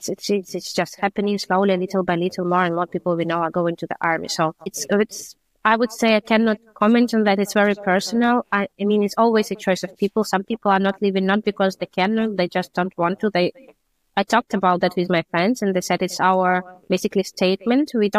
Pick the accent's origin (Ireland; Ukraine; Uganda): Ukraine; I was lucky to be from central Ukraine, and yeah, I could still go to my hometown.